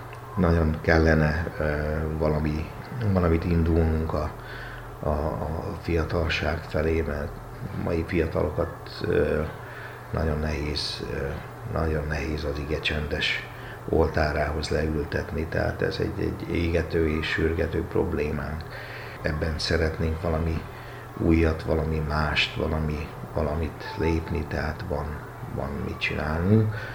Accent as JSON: {"language": "Hungarian", "town": "Baja", "region": "Bács-Kiskun", "country": "Hungary", "tie": "born or raised there", "said": "Igen, tehát én bajai vagyok, egy hadgyerekes családban nőttem fel."}